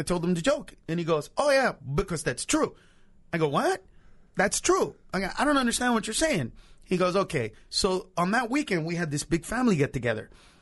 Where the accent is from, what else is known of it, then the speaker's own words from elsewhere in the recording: Honduras; also born or lived in Los Angeles; now in United States; First of all, we're from Honduras, so we got our asses beat because we're from farther